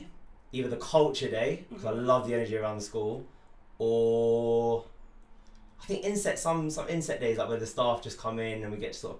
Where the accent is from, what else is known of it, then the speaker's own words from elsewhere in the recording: London, United Kingdom; growing up in London